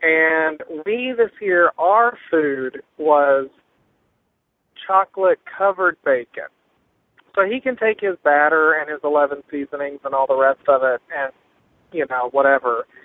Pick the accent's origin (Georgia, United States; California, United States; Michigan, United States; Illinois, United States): Georgia, United States; I live in Minnesota, and I'm not from Minnesota. I'm from Georgia, but somehow I got up here.